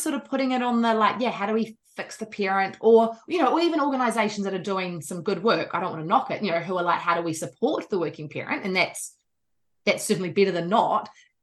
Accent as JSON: {"language": "English", "country": "New Zealand", "also_born_or_lived": "Australia", "said": "so I'm a New Zealander, you can tell."}